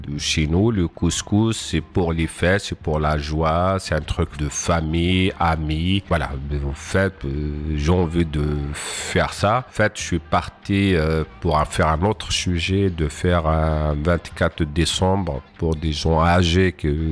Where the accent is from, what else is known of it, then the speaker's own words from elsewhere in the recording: Kabylie, Algeria; Chez nous, bon, je suis d'origine de l'Algérie, de la Kabylie.